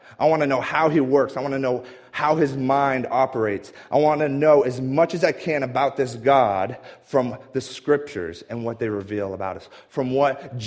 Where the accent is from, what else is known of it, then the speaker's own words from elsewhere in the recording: New England, United States; also born or lived in Colorado; now in Wichita, United States; I came from New England, and then I lived in Colorado for a while. But New England, it's a very hilly area. There's lots of lakes. The ocean is there.